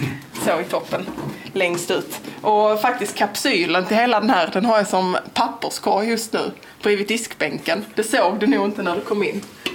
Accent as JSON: {"language": "Swedish", "town": "Mälarhusen", "region": "Skåne", "country": "Sweden", "tie": "born or raised there", "said": "Jag är uppvuxen vid Mälarhusen ungefär, några kilometer därifrån."}